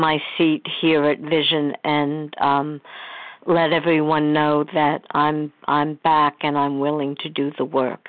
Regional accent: Massachusetts, United States; I'm from Massachusetts.

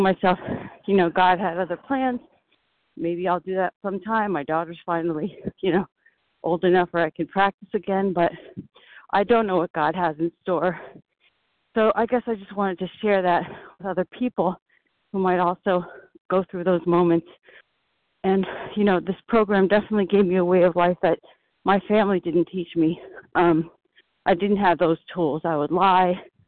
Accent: New York, United States; compulsive overeater and bulimic. I'm from New York.

